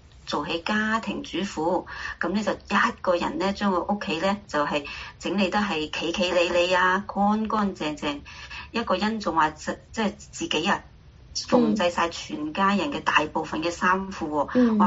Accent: Guangdong, China; 我哋廣東人經常食嘅面之類嘅中餐

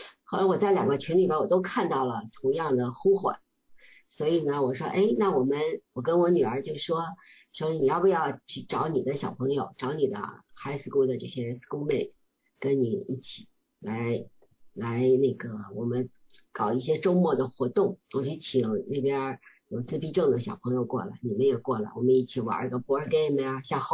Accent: Beijing, China; now in Seattle, United States; 我来自中国北京，97年来到美国，在各个公司工作吧，反正06年来到西雅图，在微软工作了13年

